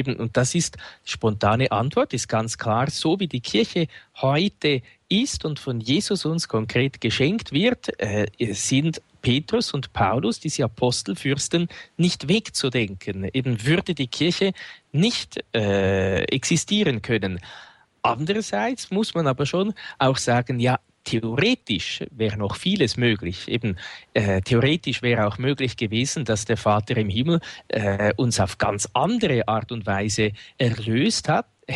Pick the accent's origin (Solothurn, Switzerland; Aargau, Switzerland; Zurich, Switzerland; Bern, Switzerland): Zurich, Switzerland; Winterthur; dann in Winterthur, dort wo ich aufgewachsen bin